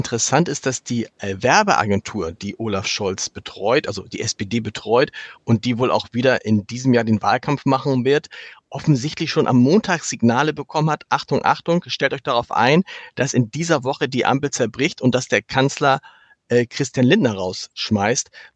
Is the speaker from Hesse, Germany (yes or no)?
no; Osnabrück, Lower Saxony, Germany; So ein bisschen, ich komme zum Glück aus Osnabrück.